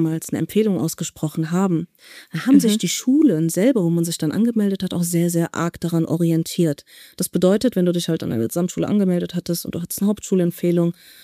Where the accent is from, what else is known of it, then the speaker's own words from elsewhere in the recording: Germany; meine Familie stammt aus Marokko. Ich bin aber in Deutschland geboren und aufgewachsen